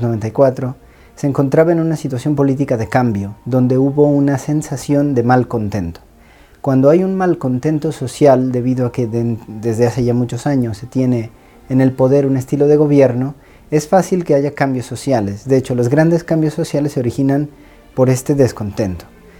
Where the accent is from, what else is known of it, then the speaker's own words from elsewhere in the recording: Mexico; now in Rome, Italy; yo soy un sacerdote de México, pertenezco a la Prelatura del Opus Dei, soy profesor en Roma, donde vivo desde hace 15 años.